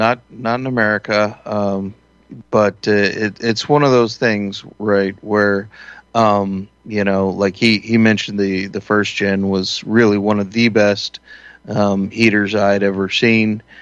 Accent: Texas, United States; You know, I come from Texas. We have alligators.

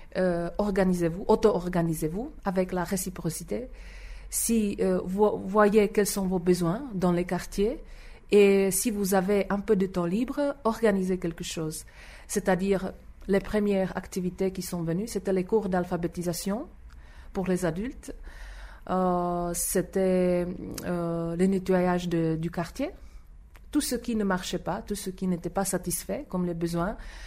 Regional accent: Czechia; quand ils ont su que nous venons de la République tchèque

